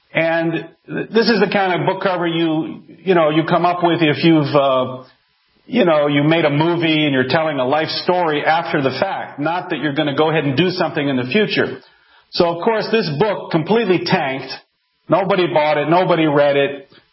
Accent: California, United States; from the People's Republic of California.

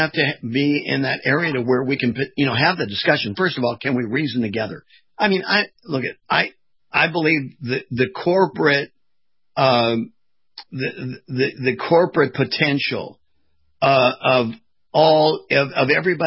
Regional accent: United States; we're excited about being an American, that we're serving not only our own interests, but the world interests

